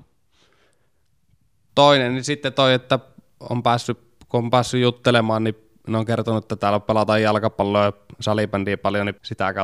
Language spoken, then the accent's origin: Finnish; Oulu, North Ostrobothnia, Finland; now in Kuopio, Finland; Oulusta ja farmasiaa tokaa vuodella opiskelen